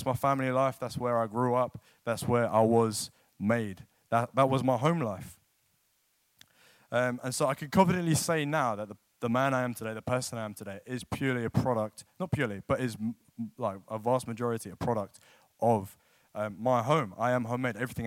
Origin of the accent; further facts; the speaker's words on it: New Malden, London, United Kingdom; I'm from London. For those of you who don't know me that well, lived in London my whole life, grew up in New Malden, literally like 10 minutes down the road. Went to Tiffin Boys School.